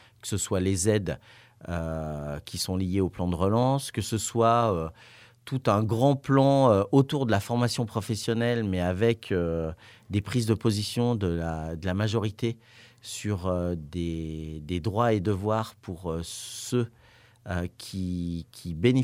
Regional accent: Auvergne-Rhône-Alpes, France; Moi, je viens du Trièves à la base

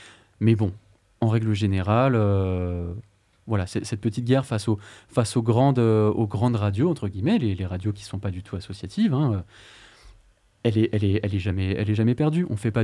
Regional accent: Hauts-de-France, France; Oui, voilà, même chez moi dans le Nord, c'est pareil.

